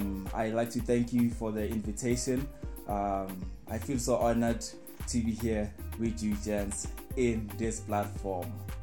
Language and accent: English; Nelspruit, Mpumalanga, South Africa; I'm from Nelspruit in Mpumalanga, Swati guy from Ematsulu. Then I traveled to school, varsity, to come to Mahikeng in the Northwest University. here in Mafikeng campus.